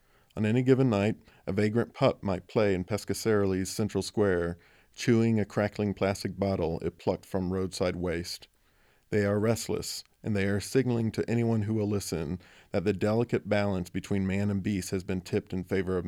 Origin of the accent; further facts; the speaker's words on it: United States; as an American trying to understand the plight of these Italian bears